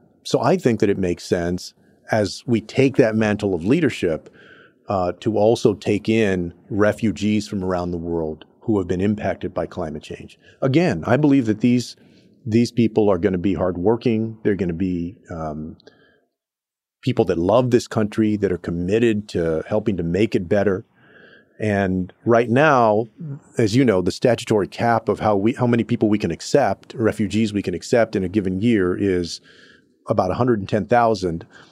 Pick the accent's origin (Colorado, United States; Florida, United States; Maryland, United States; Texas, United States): Texas, United States; I would talk to them about places like Houston in my home state of Texas